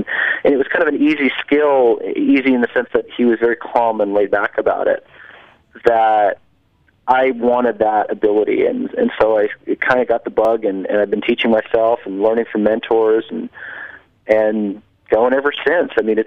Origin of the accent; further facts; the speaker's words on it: New Jersey, United States; I mean, I grew up in New Jersey.